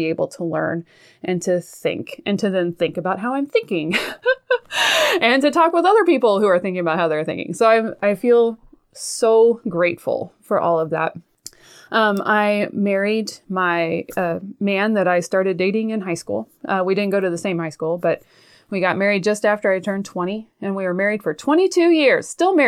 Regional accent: Kansas, United States; I grew up in Kansas on a farm and love my family of origin dearly.

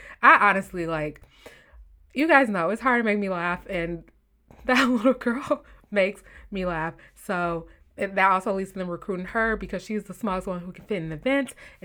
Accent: Illinois, United States; mind you, I'm from Illinois and I've been to Indiana multiple times, so I can say Indiana.

